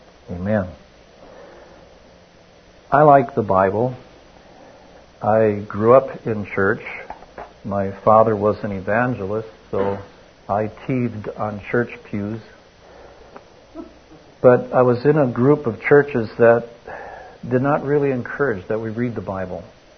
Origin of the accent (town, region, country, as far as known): Wisconsin, United States; born or raised there